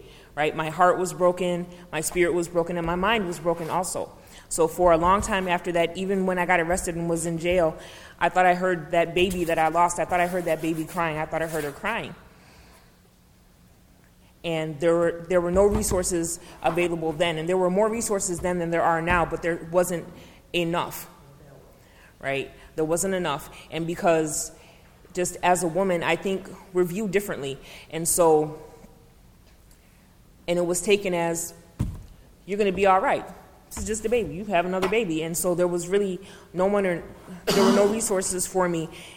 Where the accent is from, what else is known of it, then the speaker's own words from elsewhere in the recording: Chicago, Illinois, United States; I'm from Uptown, and half of my family is from Englewood.